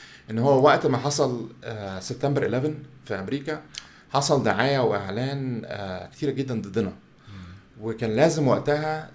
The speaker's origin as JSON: {"language": "Arabic", "country": "Egypt", "said": "واحنا عندنا في مصر الناس عندها المشكله دي، بيفكروا ان احنا مصريين اهم من بلاد عربيه تانية"}